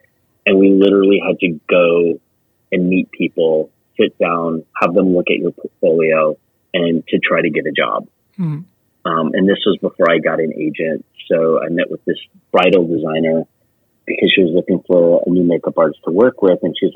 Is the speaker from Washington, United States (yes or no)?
yes; Seattle, Washington, United States; moved away as an adult; I grew up in Seattle in the late 80s, early 90s.